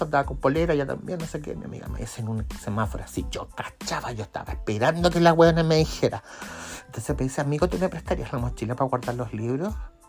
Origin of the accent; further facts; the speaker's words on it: Chile; Con Movistar tú te puedes comunicar, bueno, en Chile por lo menos. Los chilenos podemos ir a Brasil, podemos ir a Argentina, a Perú, y ocupamos el mismo sistema